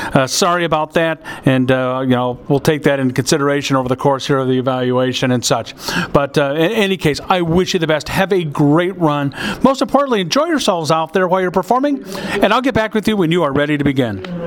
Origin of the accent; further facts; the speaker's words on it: Brookfield, Wisconsin, United States; I'm from Brookfield, Wisconsin